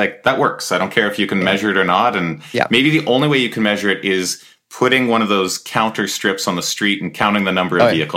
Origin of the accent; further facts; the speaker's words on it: Edmonton, Alberta, Canada; I think, like, we're both from Edmonton area, I take a Wayne Gretzky quote, which is like, skate to where the puck's going.